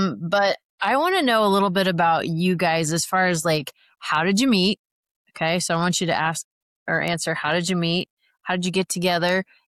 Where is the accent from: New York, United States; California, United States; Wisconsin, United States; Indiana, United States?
Indiana, United States; because I'm an Indiana girl. I was born and raised here.